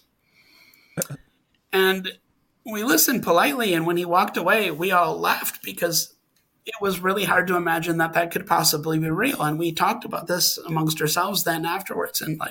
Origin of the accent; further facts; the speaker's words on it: Wisconsin, United States; moved away as an adult; also born or lived in Montana; I grew up in Wisconsin. I moved out to Montana to go to graduate school at Montana State University in Bozeman.